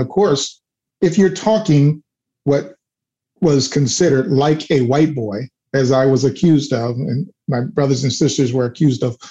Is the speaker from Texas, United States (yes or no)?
yes; Houston, Texas, United States; I grew up on the South Side, and it was tough because my mother was a very strict authoritarian.